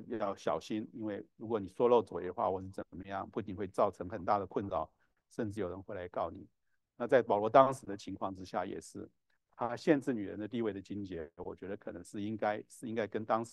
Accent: Taiwan; 就是我们在从台湾来的都当过兵

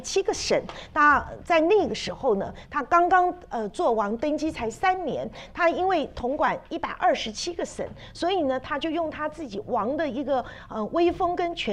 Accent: China; 那我们中国人爱吃饭，犹太人也爱吃饭

